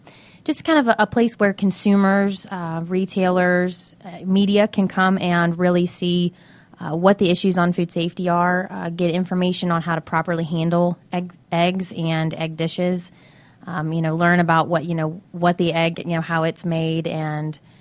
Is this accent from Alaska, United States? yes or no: no; Mississippi, United States; I came from Mississippi.